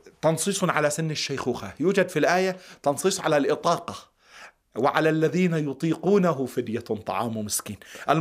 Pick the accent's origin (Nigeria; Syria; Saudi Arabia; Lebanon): Lebanon; كما في بلدنا لبنان مثلا